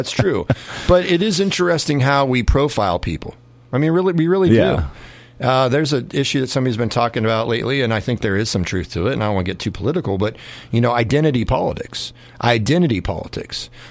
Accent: United States; born there; I was born in the United States. I've always been an American.

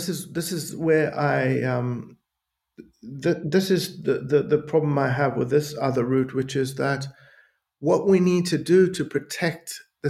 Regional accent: South Africa; I mean, I grew up in South Africa. I was a student in the late 80s.

